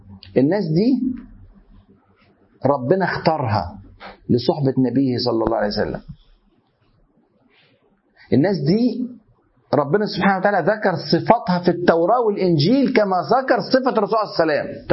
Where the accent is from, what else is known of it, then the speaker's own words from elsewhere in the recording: Egypt; born there; انا مصري اتولدت في هذا البلد مسلم، ابويا وامي مسلمين وجدي مسلم